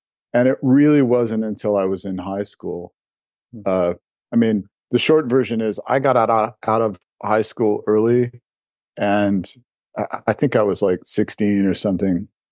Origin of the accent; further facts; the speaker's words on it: San Diego, California, United States; I was a Suzuki kid, and I grew up in San Diego, California, and it happened to be right at the time that one of the biggest Suzuki programs in the country was just getting started.